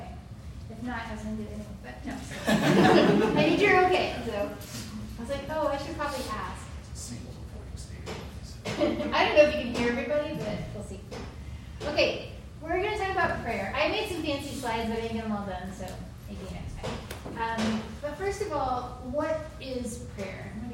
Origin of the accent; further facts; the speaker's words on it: Texas, United States; I didn't have a pool. Okay, I grew up in Texas. I had a water trough.